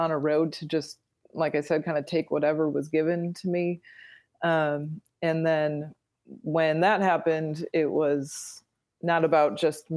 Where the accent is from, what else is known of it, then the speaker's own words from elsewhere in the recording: Milwaukee, Wisconsin, United States; Well, I grew up in Milwaukee, Wisconsin, and really had a great childhood in many ways.